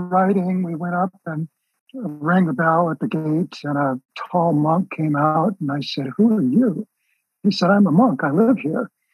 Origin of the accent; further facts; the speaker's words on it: Los Angeles, California, United States; also born or lived in San Diego; I'm a California native. I was born in San Diego and grew up South Bay, Los Angeles. So I'm actually quite local all my life.